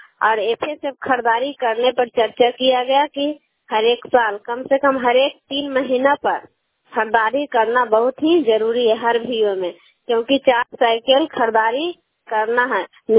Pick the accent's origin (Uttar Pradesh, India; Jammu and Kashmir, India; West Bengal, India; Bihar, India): Bihar, India; मैं कैला गांव नगर नौसा प्रखंड नालंदा जिला के निवासी हूँ